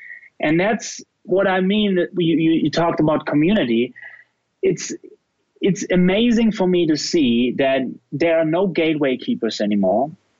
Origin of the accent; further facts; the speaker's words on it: Germany; English is a second language; I am German. You understand it by just listening to me that I'm not an American-based guy based on my accent.